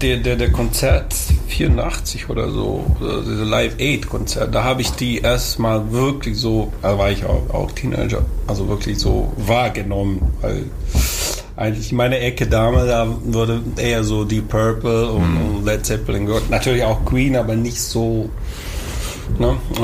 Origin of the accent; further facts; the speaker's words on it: Croatia; Ja, ich komme ursprünglich aus Kroatien